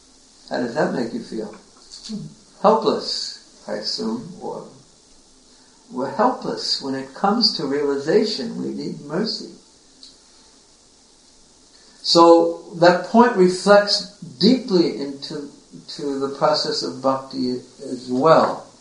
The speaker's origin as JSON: {"language": "English", "region": "New York", "country": "United States", "said": "But because I'm from New York, you know, everything, you see everything in New York."}